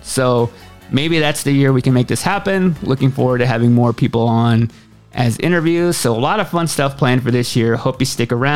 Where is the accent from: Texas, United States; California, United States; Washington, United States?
Texas, United States; Waxahachie; most of the time when I bring up that I'm from Waxahachie, nobody knows where it is, nobody knows how to pronounce it.